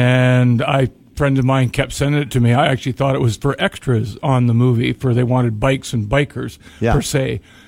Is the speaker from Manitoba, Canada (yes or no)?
no; Campbell River, British Columbia, Canada; I grew up in Campbell River. There was a high community, and like Chandra said, there's a Sikh temple up there.